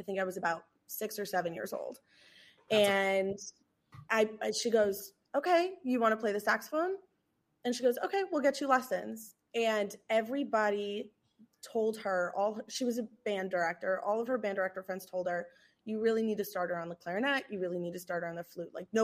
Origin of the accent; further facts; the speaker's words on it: New York, United States; So I'm from New York. So she was playing in this band in Brooklyn, and it was in the park, and we would have picnics.